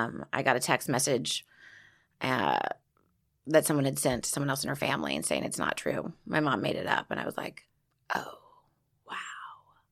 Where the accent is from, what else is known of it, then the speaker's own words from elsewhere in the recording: Laguna Beach, California, United States; I grew up in Laguna Beach, which is a very gay-friendly town